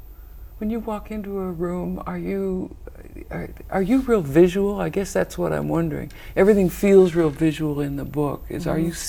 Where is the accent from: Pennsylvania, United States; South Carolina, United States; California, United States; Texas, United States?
California, United States; I grew up in California with a Scottish American background